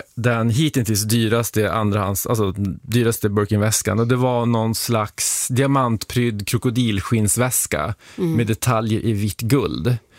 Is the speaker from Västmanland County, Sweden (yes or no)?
no; Piteå, Norrbotten County, Sweden; när man bodde hemma i Piteå, i den lilla byn som jag är uppvuxen i.